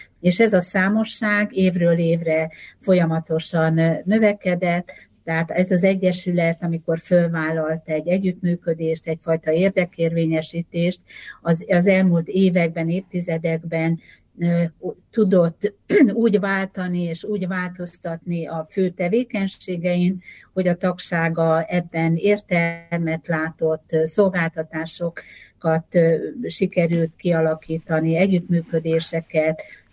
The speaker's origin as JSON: {"language": "Hungarian", "town": "Gencsapáti", "region": "Vas", "country": "Hungary", "tie": "born or raised there", "said": "Én egy Szombathely melletti, az Zalai relációhoz képest ez egy nagy település, Gencsapátiban születtem, ott éltem, ott eszméltem a fiatalkoromra"}